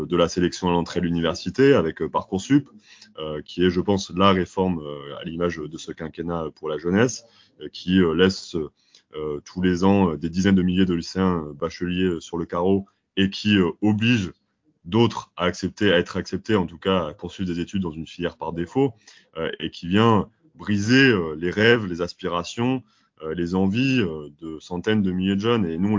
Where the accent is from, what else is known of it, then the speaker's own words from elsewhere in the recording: Amiens, Hauts-de-France, France; j'ai 25 ans, je suis originaire d'Amiens et je suis actuellement en reprise d'études en master en sciences de l'éducation.